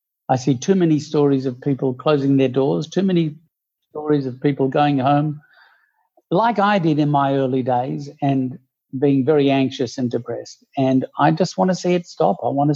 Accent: Sydney, New South Wales, Australia; Well, I'm from Sydney. I grew up in Sydney in the eastern suburbs. I went to local public school.

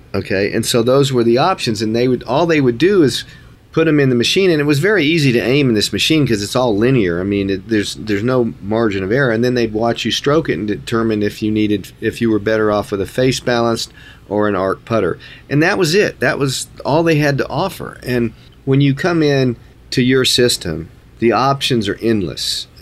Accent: the South, United States; I always played with more loft because I grew up in the South on Bermuda greens, and suddenly I'm in the North

